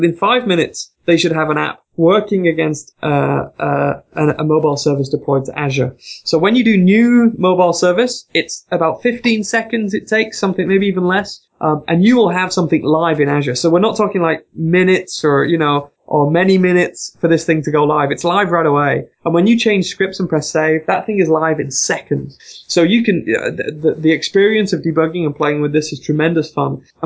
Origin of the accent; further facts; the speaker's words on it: United Kingdom; As a Brit